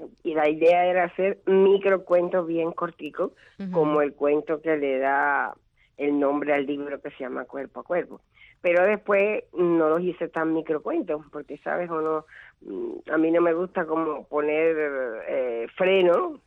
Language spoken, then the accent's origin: Spanish; Guantánamo, Cuba; trabajé en mi pueblo, en Guantánamo, muchos programas de radio, muchos.